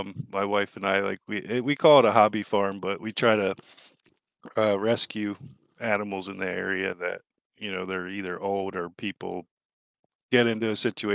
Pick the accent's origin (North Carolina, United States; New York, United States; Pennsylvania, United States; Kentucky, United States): Pennsylvania, United States; Kittnersville; I'm from Pennsylvania. It's a small town called Kittnersville. It's 2 hours north of Philadelphia.